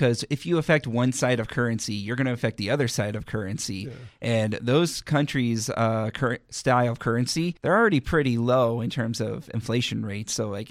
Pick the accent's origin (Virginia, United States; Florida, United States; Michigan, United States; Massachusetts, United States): Virginia, United States; I grew up in Virginia, so I've known plenty.